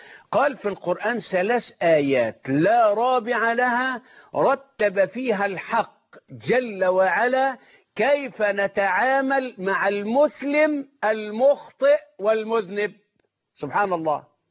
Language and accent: Arabic; Egypt; هب أنه عندنا في مصر، ما واجبنا نحوه؟